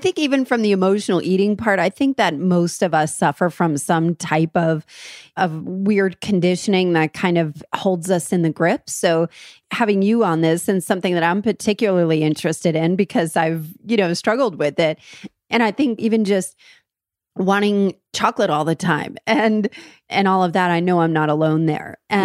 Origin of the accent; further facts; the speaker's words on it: New Jersey, United States; And it's very okay. I'm from New Jersey.